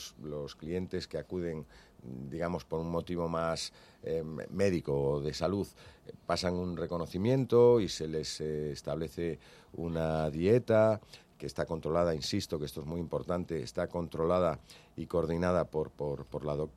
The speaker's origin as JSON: {"language": "Spanish", "town": "A Coruña", "region": "Galicia", "country": "Spain", "said": "junto al campo de mi tierra, de La Coruña"}